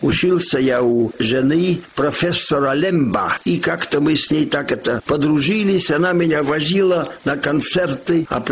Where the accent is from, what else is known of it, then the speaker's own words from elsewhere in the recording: Tallinn, Harju County, Estonia; also born or lived in Tartu; Мы жили в Тарту. Там я родился, в Тарту. Это большой университетский город. И там я родился в 19-м году. Но отец через 4 года после моего рождения переехал в Таллин.